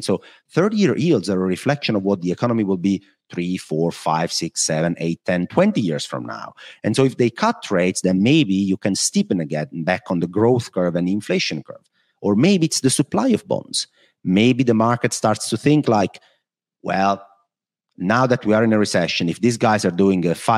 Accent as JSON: {"language": "English", "country": "Italy", "lives_now": "Netherlands", "said": "Unfortunately for me, in the dark and cloudy Netherlands. And not in my hometown in Italy."}